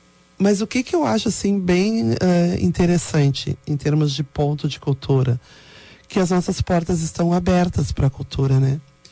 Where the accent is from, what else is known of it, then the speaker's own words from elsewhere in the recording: Rio Grande do Sul, Brazil; A gente só faltou cantar, ah, eu sou gaúcho!